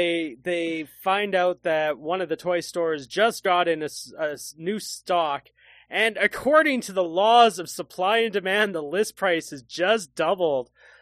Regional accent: Canada; You know, I'm Canadian.

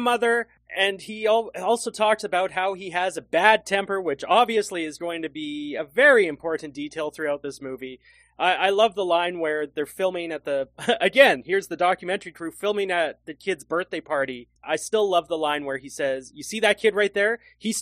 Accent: Canada; we're Canadian, so we had much music.

